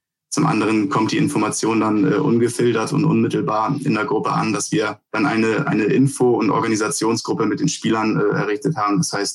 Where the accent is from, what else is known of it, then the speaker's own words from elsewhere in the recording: Hamburg, Germany; ich komme aus Hamburg.